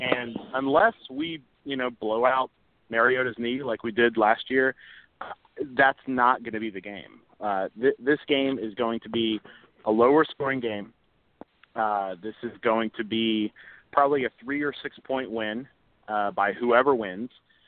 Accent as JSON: {"language": "English", "town": "Jacksonville", "region": "Florida", "country": "United States", "tie": "born or raised there", "lives_now": "Tallahassee, United States", "said": "I live in Tallahassee, about two and a half hours west. I grew up in Jacksonville."}